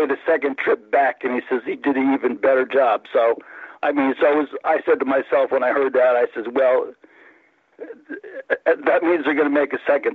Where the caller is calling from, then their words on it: Connecticut, United States; from Connecticut.